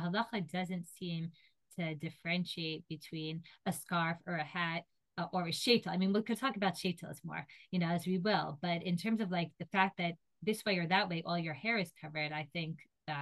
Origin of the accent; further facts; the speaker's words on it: United States; And I think, you know, when I grew up in America, many women that I knew who considered themselves Orthodox